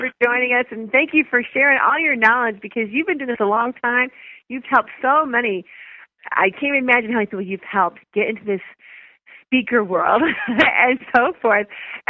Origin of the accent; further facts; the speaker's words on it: Chicago, Illinois, United States; a college Chicago sweetheart that we, you know, we're from Chicago.